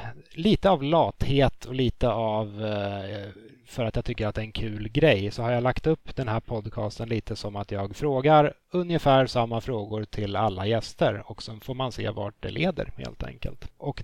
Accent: Sollentuna, Stockholm County, Sweden; i bowlinghallen i Sollentuna där jag växte upp

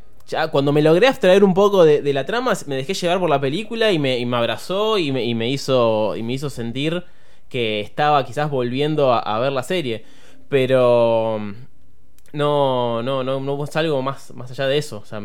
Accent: Rosario, Santa Fe, Argentina; Soy de Rosario, hay una movida grande.

